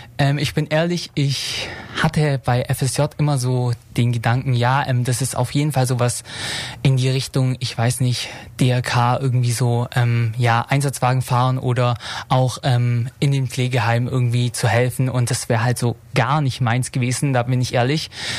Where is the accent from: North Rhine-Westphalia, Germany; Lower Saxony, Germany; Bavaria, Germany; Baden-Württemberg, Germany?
Baden-Württemberg, Germany; Ulm; Ich bin 20 Jahre alt und ich komme aus Ulm hier direkt und zwar aus Jungingen, einem kleinen Vorort, sage ich mal.